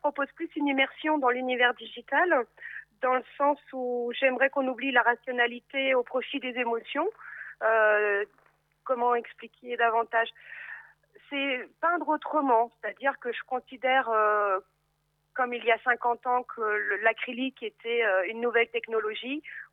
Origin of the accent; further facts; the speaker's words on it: Lannion, Brittany, France; now in Rennes, France; J'habite actuellement sur Rennes, mais je suis originaire de Lannion. J'ai fait mon lycée et mon collège.